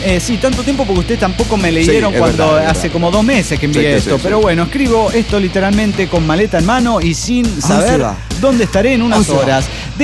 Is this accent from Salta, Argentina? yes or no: no; Cañada de Gómez, Santa Fe, Argentina; now in Hurlingham, Argentina; soy originario de Cañada de Gómez, Santa Fe, República Argentina.